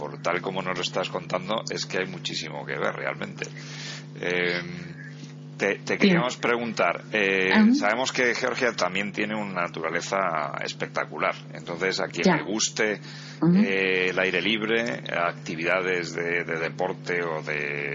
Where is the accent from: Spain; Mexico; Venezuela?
Spain; Siendo español, me parece una idea muy buena.